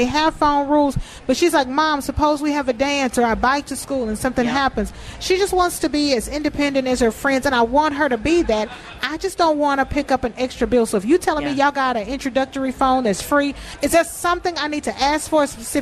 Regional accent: Louisiana, United States; I'm from Louisiana, so I like a little spice.

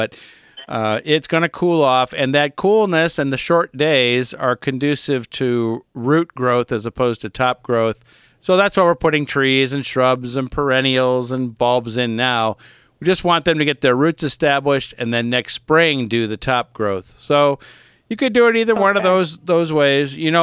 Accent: Aurora, Ohio, United States; And I had, in the house I grew up in Aurora, Ohio, had a line of those poplars right in front of the house.

